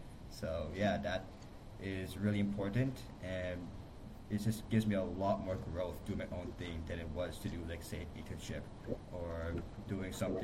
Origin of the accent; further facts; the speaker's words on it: Lexington, Massachusetts, United States; now in Madison, United States; I'm originally from Lexington, Massachusetts, which is a suburb of Boston. I have started going to school here in Wisconsin, in Madison area.